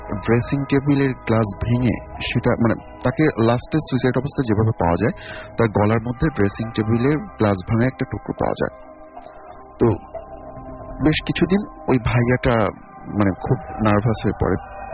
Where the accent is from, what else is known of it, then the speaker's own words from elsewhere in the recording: Dhaka, Dhaka Division, Bangladesh; উত্তরা থেকে এসেছি।